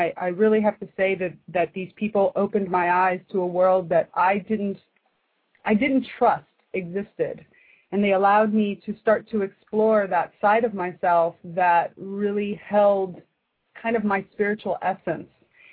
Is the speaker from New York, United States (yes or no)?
no; Miami, Florida, United States; now in Seattle, United States; I was born and raised in Miami. I moved from Miami to Seattle, Washington, after I graduated from the University of Miami. So I'm a born and bred Cane.